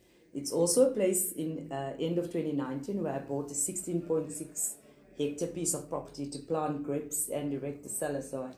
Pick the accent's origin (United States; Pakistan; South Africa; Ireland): South Africa; Teslaarsdal, Western Cape; so I am from Teslardel, which is a small village about 22 kilometers northeast from where we are standing now. It's about 20 minutes drive.